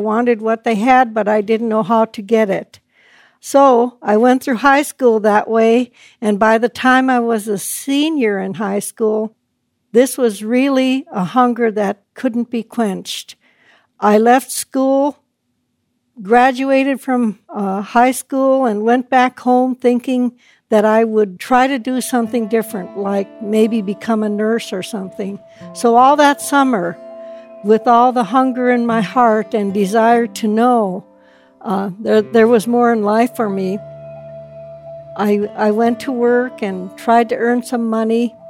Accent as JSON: {"language": "English", "town": "Tatitlek", "region": "Alaska", "country": "United States", "tie": "born or raised there", "said": "I'm from the village of Tetitlik on Prince William Sound in the state of Alaska. Growing up on the Prince William Sound in the village was probably a child's paradise"}